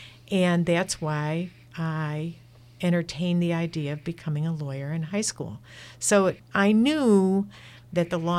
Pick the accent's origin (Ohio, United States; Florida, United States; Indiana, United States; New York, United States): New York, United States; Buffalo; I came from Buffalo, New York, where the snows may be higher than in Michigan.